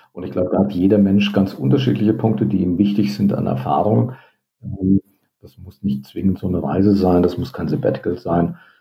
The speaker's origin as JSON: {"language": "German", "region": "Hesse", "country": "Germany", "tie": "born or raised there", "said": "Nordhessen, wo ich aufgewachsen bin"}